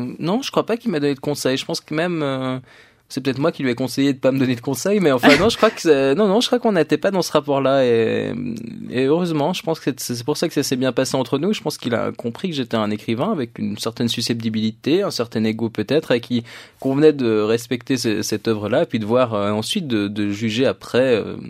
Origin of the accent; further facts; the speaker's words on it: Canada; Je suis canadien, c'est facile pour moi d'accéder partout en Amérique du Nord, plus facile qu'ailleurs.